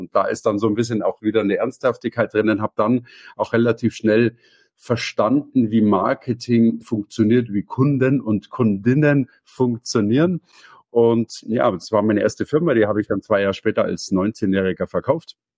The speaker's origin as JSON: {"language": "German", "town": "Munich", "region": "Bavaria", "country": "Germany", "said": "ich komme aus München"}